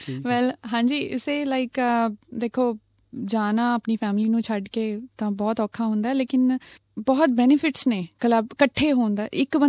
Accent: Nawanshahr, Punjab, India; ਮੈਂ ਬਿਲੋਂਗ ਕਰਦੀ ਹਾਂ ਨਵਾਂ ਸ਼ਹਿਰ, ਛੋਟਾ ਜਿਹਾ ਪਿੰਡ ਹੈ ਹੱਥਪੁਰ ਉੜਕੀ. ਸ਼ਾਇਦ ਕਦੇ ਨਾਮ ਵੀ ਨਾ ਸੁਣਿਆ ਹੋਵੇ, ਲੇਕਿਨ ਅੱਜ I am like very proud to say that ਨੇਮ. ਅਤੇ ਫਾਦਰ ਸਾਹਿਬ ਆਰਮੀ 'ਚ ਸੀਗੇ, ਇਸ ਕਰਕੇ ਪੜ੍ਹਾਈ ਲਿਖਾਈ ਆਰਮੀ ਸਕੂਲਸ ਤੋਂ ਹੋਈ ਹੈ.

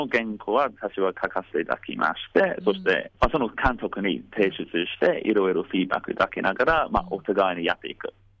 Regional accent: London, United Kingdom; Japanese is a second language; now in Tokyo, Japan; 僕の生まれ育ちのロンドンとちょっと違う感覚の秋です。

